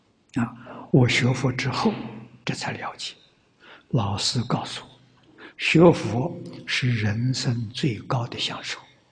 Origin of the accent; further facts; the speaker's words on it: China; 那就是我们中国人一般称为的圣贤君子啊